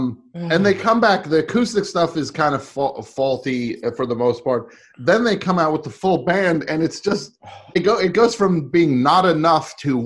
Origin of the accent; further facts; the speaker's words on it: Louisiana, United States; It's just, I grew up in Louisiana